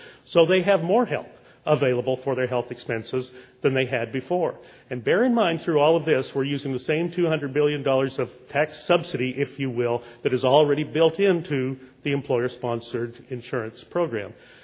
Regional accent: Washington, United States; So I'm from Washington.

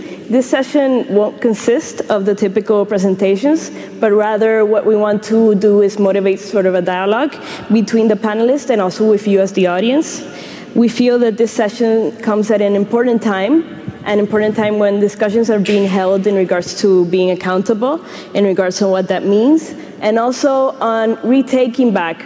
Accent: Dominican Republic; I'm from Dominican Republic.

